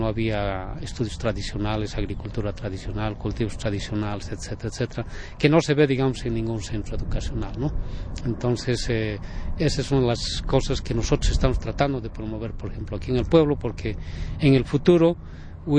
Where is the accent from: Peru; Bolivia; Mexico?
Bolivia; soy de Sudamérica, soy boliviano, soy parte de la cultura quechua, tengo todavía sangre, diría, quechua, porque aún mantengo, digamos, mi lenguaje y mantengo parte de la tradición de mis